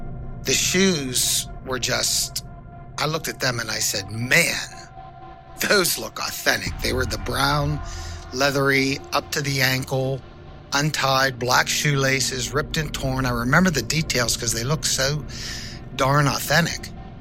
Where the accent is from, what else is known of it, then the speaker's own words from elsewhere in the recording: Pennsylvania, United States; now in Harrisburg, United States; And me and my ex-wife, born and raised in Allegheny, moved to Beaver County before we moved to Harrisburg.